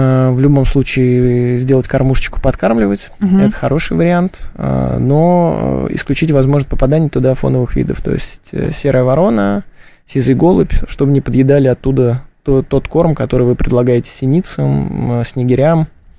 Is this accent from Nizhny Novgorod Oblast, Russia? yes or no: no; Moscow, Russia; я вырос в Замоскворечье, метро Домодедовская